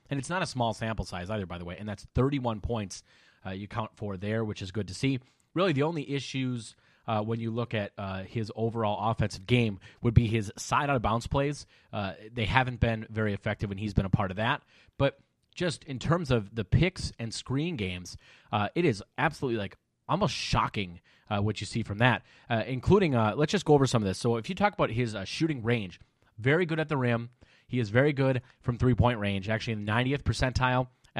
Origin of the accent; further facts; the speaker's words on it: Minnesota, United States; I will say I'm from Minnesota.